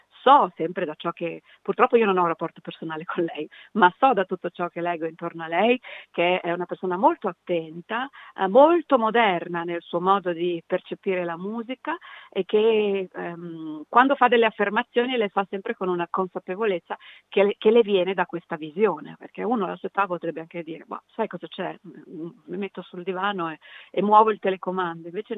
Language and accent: Italian; Bologna, Emilia-Romagna, Italy; also born or lived in Vignola; Bologna è la mia città natale, anche se poi io mi sono trasferita in provincia di Modena per un po' di tempo, sono stata a Vignola, sono stata anche in altri paesi modenesi, però io sono nata e sono adesso a Bologna.